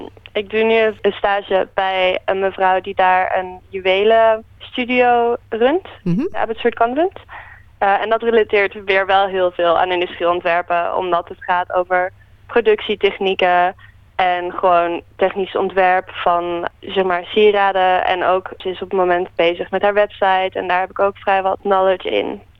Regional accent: Amsterdam, North Holland, Netherlands; ik ben van Amsterdam en daar zie je dat gewoon niet al te veel

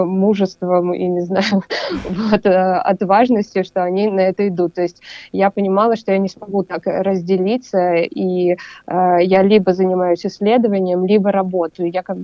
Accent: Russia; пообщаться с Россией, увидеться с друзьями, там, съездить на мою малую родину

